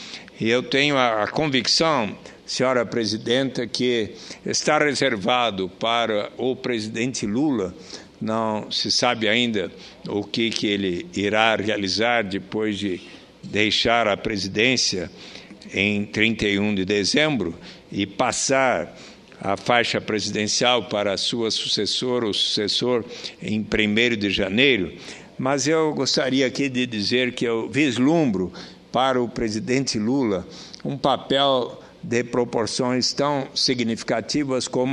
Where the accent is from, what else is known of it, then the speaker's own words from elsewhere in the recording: Brazil; ele observou de como nós, brasileiros, temos aqui pessoas de todas as origens